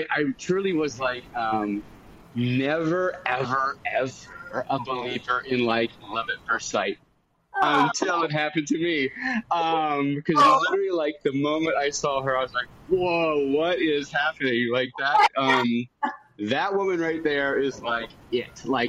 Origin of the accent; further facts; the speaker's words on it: Akron, Ohio, United States; We're both from Ohio. I grew up in like Akron, Ohio, like rubber town of the world, USA, right? Kind of blue collar family.